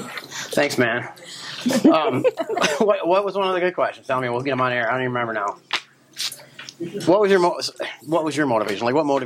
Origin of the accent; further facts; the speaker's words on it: Michigan, United States; Yeah, I forgot we're from Michigan. We got to say Meijer's.